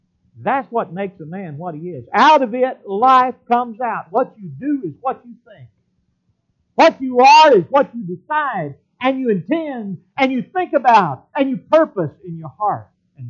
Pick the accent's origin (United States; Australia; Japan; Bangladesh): United States; Texas; When I'd seen that growing up in Texas, that was a lake out there.